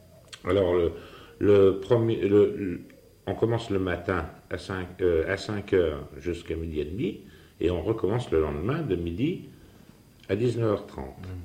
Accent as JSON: {"language": "French", "region": "Grand Est", "country": "France", "tie": "born or raised there", "lives_now": "Orléans, France", "said": "Je suis lorrain, alors je suis né en Lorraine et puis j'ai toujours été en Lorraine. Et je préfère la Lorraine à l'Orléanais."}